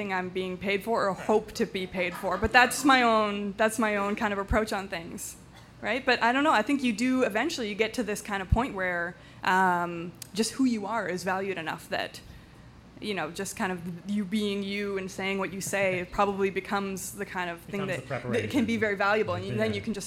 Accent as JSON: {"language": "English", "country": "Canada", "said": "I will stop being so Canadian about it."}